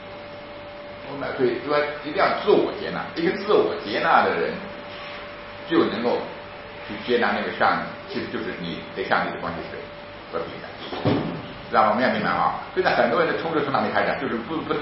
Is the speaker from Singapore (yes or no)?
no; China; 就是我们中国人之前要么就崇拜嘛权柄，要么就践踏权柄